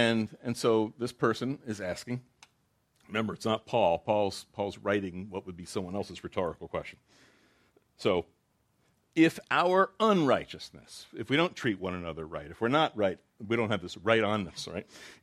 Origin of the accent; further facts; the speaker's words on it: New Jersey, United States; also born or lived in Long Island; I grew up in North Jersey, Long Island.